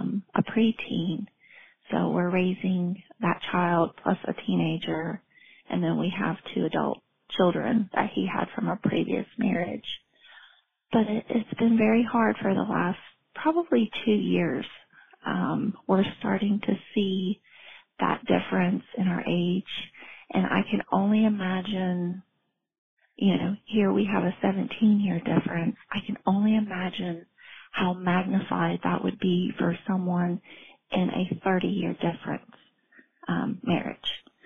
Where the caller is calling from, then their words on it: Ohio, United States; I'm from Ohio.